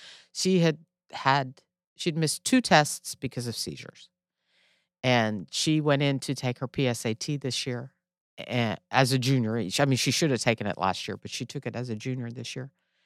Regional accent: Netherlands; I grew up in the Netherlands.

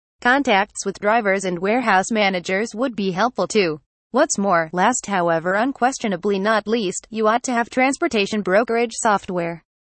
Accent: Pennsylvania, United States; from Pennsylvania and USA.

